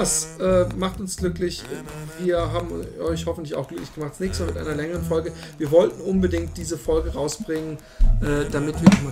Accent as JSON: {"language": "German", "town": "Waldbronn", "region": "Baden-Württemberg", "country": "Germany", "tie": "born or raised there", "said": "Aber bei uns in Waldbronn, wo ich aufgewachsen bin, darf man auf den Feldern die Hunde ohne Leine laufen lassen."}